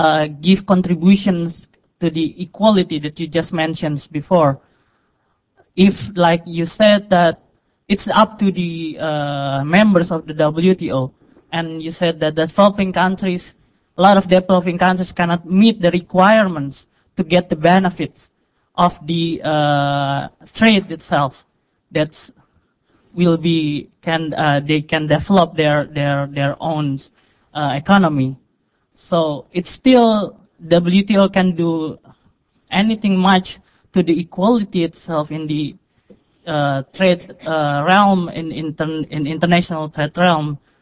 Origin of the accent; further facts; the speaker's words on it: Indonesia; English is a second language; I'm from Indonesia.